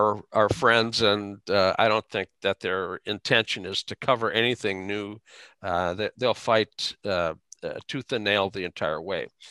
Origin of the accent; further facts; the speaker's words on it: Fargo, North Dakota, United States; I grew up in Fargo. If you want something done, you just do it yourself.